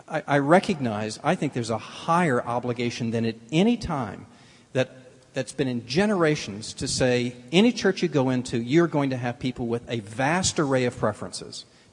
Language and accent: English; the South, United States; I was raised in the South.